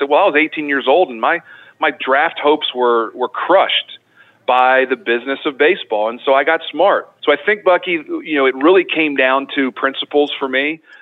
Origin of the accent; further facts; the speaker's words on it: Baltimore, Maryland, United States; You know, I grew up just outside of Baltimore, Maryland. Went to Mount St. Joseph High School in Baltimore